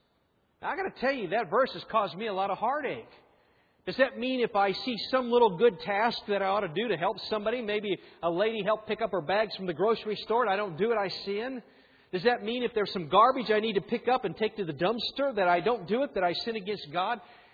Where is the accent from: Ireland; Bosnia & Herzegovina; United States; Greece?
United States; Illinois; it's not like the barns I grew up in Illinois.